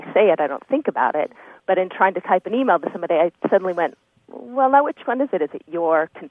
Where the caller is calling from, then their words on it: La Jolla, California, United States; I'm calling from La Jolla, California.